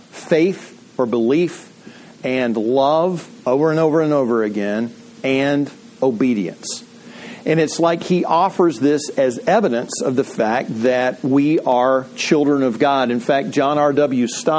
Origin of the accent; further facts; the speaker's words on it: Ravenna, Ohio, United States; born there; I was born in Portage County, Ohio, little town called Ravenna.